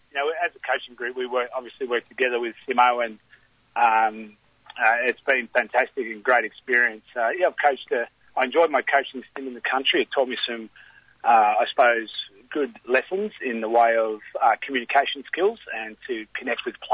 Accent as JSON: {"language": "English", "town": "Horsham", "region": "Victoria", "country": "Australia", "tie": "born or raised there", "said": "Yeah, no, I grew up on the farm. Just outside Horsham."}